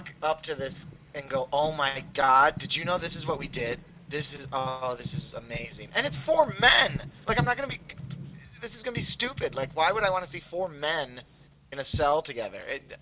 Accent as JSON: {"language": "English", "region": "Michigan", "country": "United States", "said": "I kind of hate them because I'm from Michigan, and any of our listeners out there that know what Myers is"}